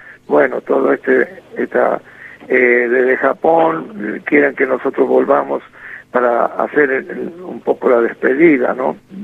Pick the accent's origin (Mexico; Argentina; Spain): Argentina; Salta; moved away; el haber salido con un sueño hace 50 años de acá de la provincia, de la cual yo me vine de Buenos Aires